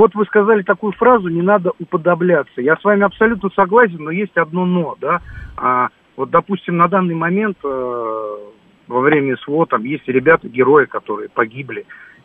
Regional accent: Moscow, Russia; Я вот родился в Тушино, да, и вырос, это вот проезд Данилайтиса, да?

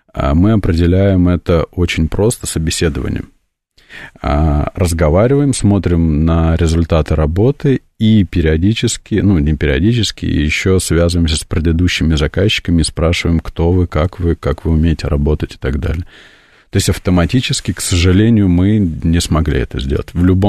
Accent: Moscow, Russia; мы, москвичи

